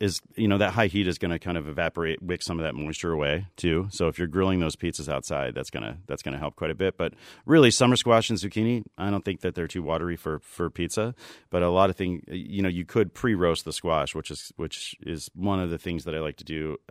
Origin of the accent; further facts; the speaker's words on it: New Jersey, United States; I grew up in New Jersey, right? And I can make pizza just as good as anyone else that my family who made it in New Jersey.